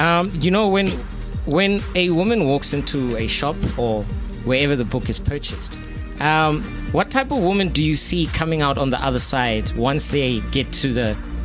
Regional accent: Soweto, Gauteng, South Africa; I grew up in Soweto, we still do.

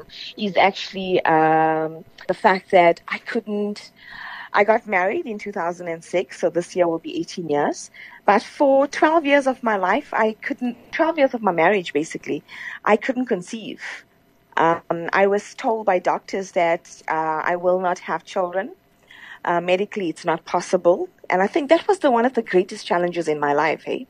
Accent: Durban, KwaZulu-Natal, South Africa; moved away as an adult; now in Johannesburg, South Africa; born and brought up in Durban, moved to Johannesburg in 2007 after I got married. So I'm officially, I think it's like, what, 18, 17 years now. I'm a Gautenger.

